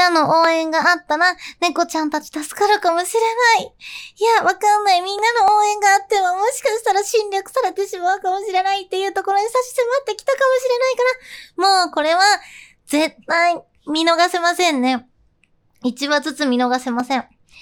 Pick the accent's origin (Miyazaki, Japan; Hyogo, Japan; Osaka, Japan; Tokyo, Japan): Tokyo, Japan; Ome; こう私東京なんですけど出身が、青梅とかの方で